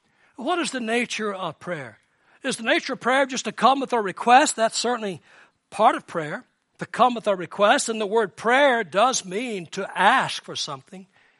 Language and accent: English; Dallas, Texas, United States; Now, I'm from Dallas, Texas in the United States, and Dallas is an interesting city.